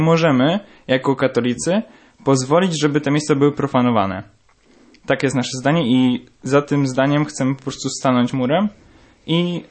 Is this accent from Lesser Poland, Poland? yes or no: no; Toruń, Kuyavian-Pomeranian Voivodeship, Poland; ja akurat tam nie byłem, bo jestem z Torunia